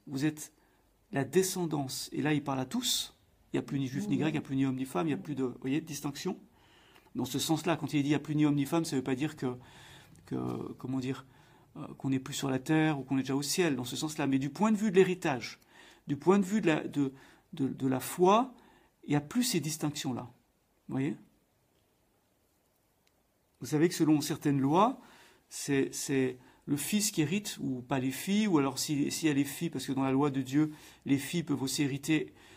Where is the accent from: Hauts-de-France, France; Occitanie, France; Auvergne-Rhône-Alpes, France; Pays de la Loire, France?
Auvergne-Rhône-Alpes, France; Saint-Étienne; Quand j'étais enfant, j'habitais à Saint-Étienne, donc on jouait au football tout le temps, dans la cour de récréation, sur les terrains vagues, partout, partout.